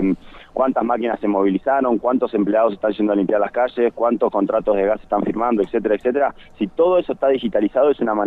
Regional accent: Bariloche, Río Negro, Argentina; nosotros somos de Bariloche y siempre vamos a estar para Bariloche.

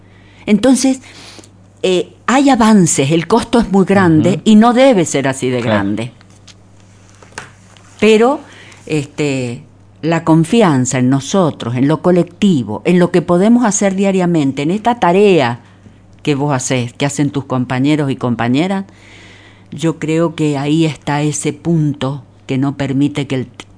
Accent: Mendoza, Argentina; Porque yo, vos, somos mendocinos.

